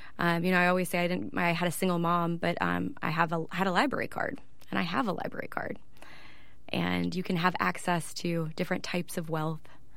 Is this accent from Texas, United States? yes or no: yes; Orange, Texas, United States; You know, the way that I first left my hometown of Orange, Texas was I stayed nearby for college.